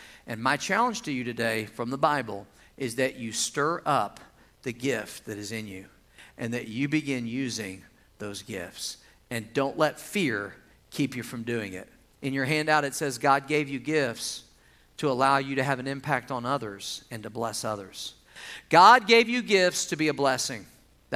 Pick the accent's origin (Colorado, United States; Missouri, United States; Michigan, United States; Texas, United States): Missouri, United States; I grew up in Missouri. We had a fireplace, and we didn't rely on it for heat.